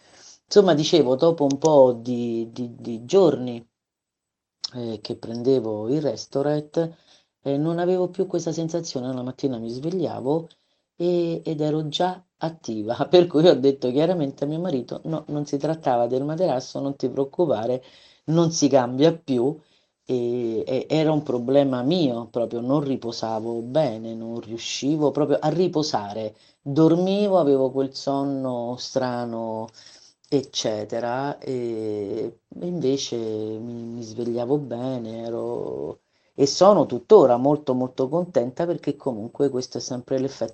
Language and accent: Italian; Rome, Lazio, Italy; ho 59 anni e sono di Roma.